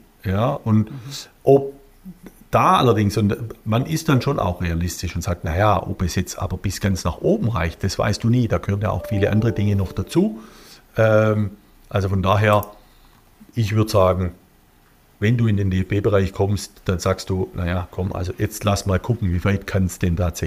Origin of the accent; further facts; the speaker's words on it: Baden-Württemberg, Germany; Das ist bei uns in Württemberg die erste Stufe, wo du von neutralen Beobachtern begleitet wirst.